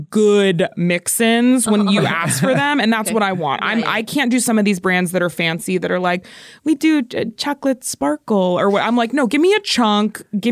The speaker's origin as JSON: {"language": "English", "region": "Florida", "country": "United States", "tie": "born or raised there", "said": "Yeah, I grew up with Arita's, but I grew up in Florida, so it was Italian ice, not water ice."}